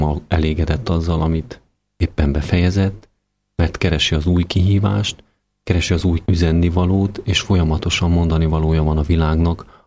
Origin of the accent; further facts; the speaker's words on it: Odorheiu Secuiesc, Harghita, Romania; Én Székelyudvarhelyen születtem, egy tömbháznegyed lakója lettem. Ugye az én szüleim mindketten faluról városba költözött proletárok voltak.